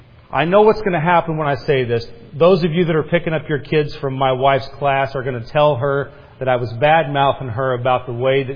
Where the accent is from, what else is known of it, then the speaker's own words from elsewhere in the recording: Midwest, United States; So I'm a Midwesterner at heart. I love the Midwest. I absolutely love the Midwest.